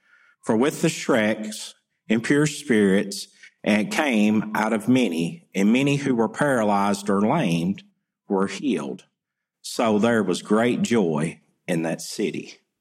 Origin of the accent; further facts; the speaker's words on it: Tennessee, United States; I grew up in Northwest Tennessee, and my father is a Cumberland Presbyterian minister, pastor.